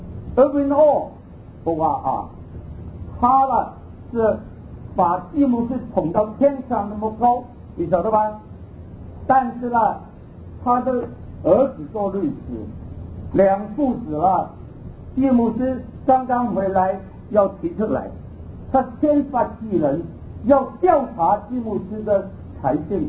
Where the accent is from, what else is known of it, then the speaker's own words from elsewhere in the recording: Hong Kong; also born or lived in Guangdong, China; 我广东人，我快到76岁，我在香港长大。